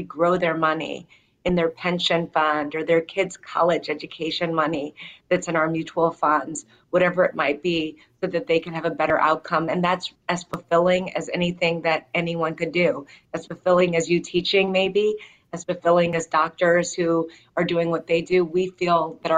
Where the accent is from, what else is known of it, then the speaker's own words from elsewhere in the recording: Chicago, Illinois, United States; I grew up in Chicago, and I was the youngest of six children. My mom was a single mom.